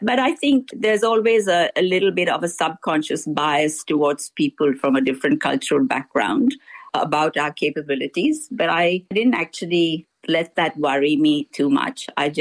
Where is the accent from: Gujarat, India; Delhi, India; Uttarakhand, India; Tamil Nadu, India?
Tamil Nadu, India; now in Australia; I was born in the Nilgiris in Tamil Nadu in South India.